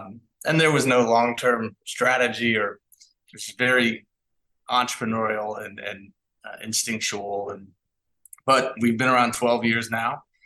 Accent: Kansas City, Missouri, United States; I collected old, whether it was, I'm from Kansas City. So 1985 Royals t-shirts

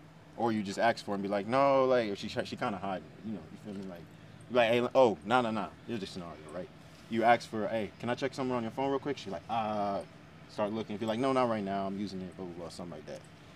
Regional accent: Arizona, United States; I'm from Arizona, moving around, doing my thing.

